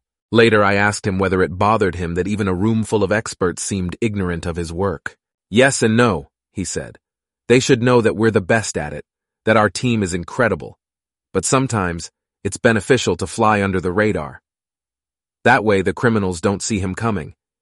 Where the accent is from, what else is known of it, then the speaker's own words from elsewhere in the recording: Australia; Growing up in Australia, I don't remember people complaining much about their taxes.